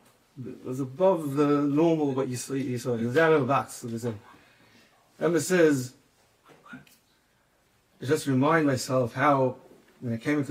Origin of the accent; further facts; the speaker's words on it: Israel; I played in the beginning years how just to meet him when I came from Eretz Yisrael.